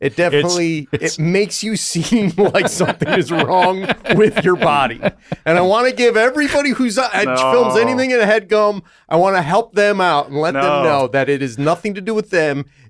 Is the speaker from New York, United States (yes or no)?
yes; Buffalo, New York, United States; But I grew up in Buffalo, which is a small city. They live and breathe football.